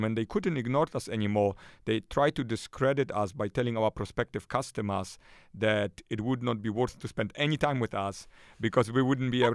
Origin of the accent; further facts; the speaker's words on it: Poland; I grew up in Poland, in communist Poland during the 80s. And when I was growing up in Poland, I always had this little bug for entrepreneurism.